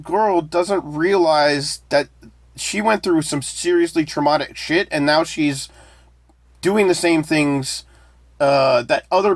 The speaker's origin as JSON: {"language": "English", "country": "United States", "said": "I'm from the U.S."}